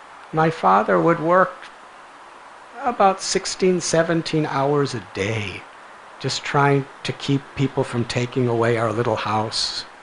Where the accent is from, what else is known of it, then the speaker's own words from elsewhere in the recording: Illinois, United States; also born or lived in Chicago, United States; I was born in Chicago, Illinois. When I was 4 years old, my mother and father brought their three little sons to a village about 30 miles north of Chicago